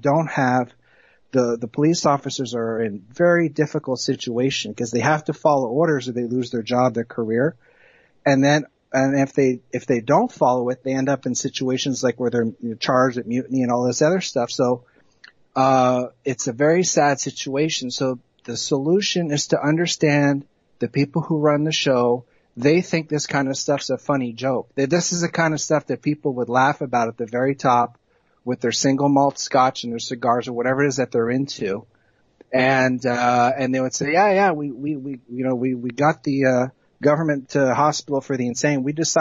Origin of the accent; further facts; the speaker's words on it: United States; and I grew up in America, I went to high school in America, I was really, really lucky.